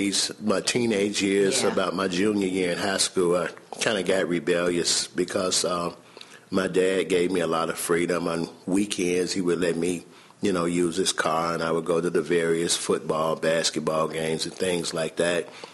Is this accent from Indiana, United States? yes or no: yes; Gary, Indiana, United States; now in Evansville, United States; I'm from Gary, Indiana, born and raised there. I'm the youngest son of six children. I moved here to Evansville in April of 2003.